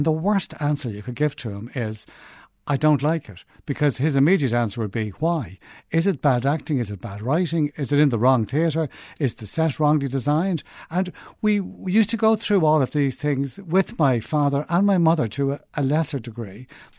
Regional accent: Glenageary, Leinster, Ireland; born there; I was born in Sandy Cove or Glenageary or Glasthool, whichever you want to say. We used to say Dunleary because it seemed to me when I was born in the early 40s

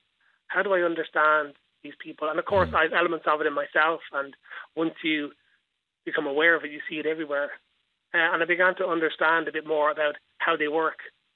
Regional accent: Dublin, Leinster, Ireland; I'm from Dublin. I'm 45. I'm married, two kids. I'm a civil servant by day. And I spent all my life in Dublin. I grew up in Beaumont.

